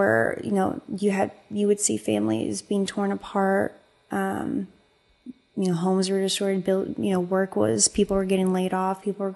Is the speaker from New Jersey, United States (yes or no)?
no; St. Louis, Missouri, United States; also born or lived in Berlin; So I was born in Berlin, Germany, and I've lived in the States for over 22 years, my whole life in St. Louis.